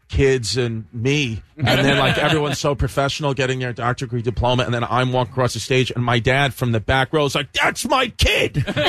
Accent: Brooklyn, New York, United States; I'm from a neighborhood called Bay Ridge, which is like, it's like Southie.

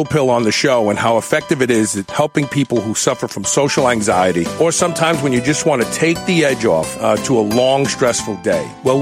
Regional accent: Kentucky, United States; They're right here in my home state, Nicholasville, Kentucky.

